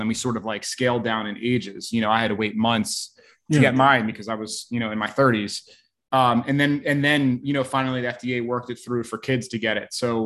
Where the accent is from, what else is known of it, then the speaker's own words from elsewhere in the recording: Baltimore, Maryland, United States; now in Austin, United States; I grew up in Baltimore, Maryland, but I've lived in Austin, Texas for the past 12 years.